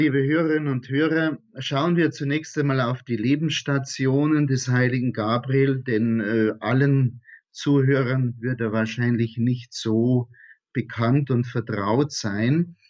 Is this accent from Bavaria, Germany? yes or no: yes; Bavaria, Germany; in der Nähe meiner Heimatstadt zu Gast in Schwarzenfeld.